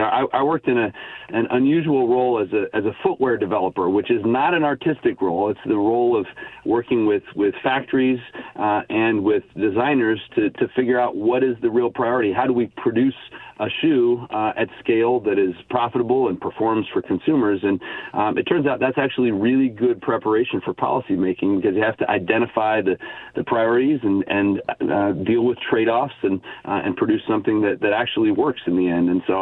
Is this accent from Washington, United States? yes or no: no; Idaho, United States; moved away as an adult; I was raised in Idaho and came to Oregon for college and have stuck around ever since with a couple of brief exiles.